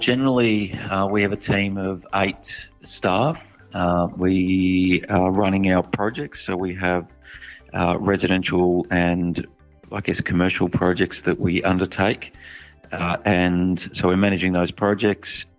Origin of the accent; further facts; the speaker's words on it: Ballarat, Victoria, Australia; born there; I was born in Ballarat in regional Victoria and stayed there, I think, till I was about grade two or grade three.